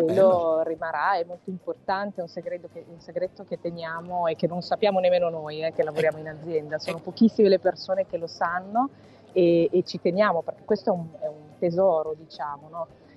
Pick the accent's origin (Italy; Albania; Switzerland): Italy; Sicily; Quindi per noi che siamo siciliani da oltre 150 anni